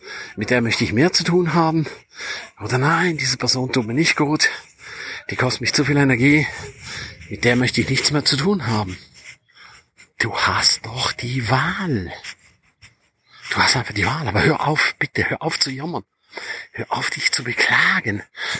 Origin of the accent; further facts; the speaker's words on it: St. Moritz, Graubünden, Switzerland; Ich bin ein absoluter Fan von St. Moritz. Nicht nur, weil ich da aufgewachsen bin. Nicht nur, weil das meine Heimat ist.